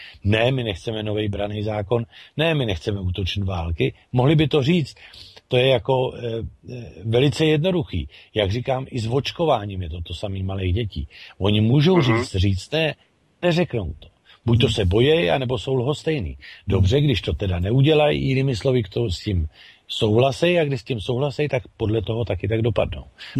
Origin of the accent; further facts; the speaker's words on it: Bohemia, Czechia; moved away; To je třeba důvod, proč já jsem odešel z Čech, že jo? Kvůli tomu, jak to tam bylo.